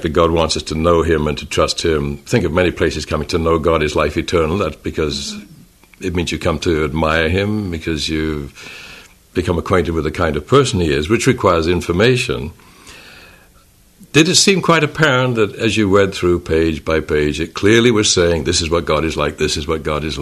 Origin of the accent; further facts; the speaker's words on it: England, United Kingdom; growing up in England, the saying over there was